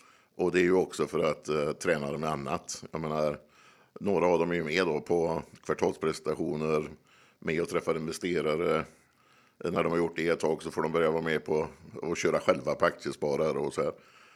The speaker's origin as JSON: {"language": "Swedish", "region": "Västra Götaland County", "country": "Sweden", "tie": "born or raised there", "said": "En dinglar där jag växte upp, ett litet samhälle i Bohuslän."}